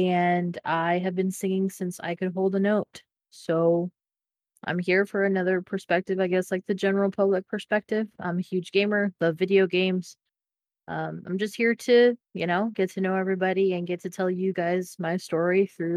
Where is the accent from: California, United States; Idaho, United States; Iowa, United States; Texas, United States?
Texas, United States; I'm 28. I'm originally from Texas. I now live in the northern part of the United States.